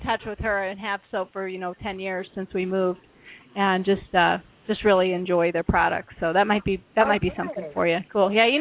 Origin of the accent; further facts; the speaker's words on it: Iowa, United States; also born or lived in Minnesota / California; Yeah, I was raised in Iowa and then moved from Minnesota to California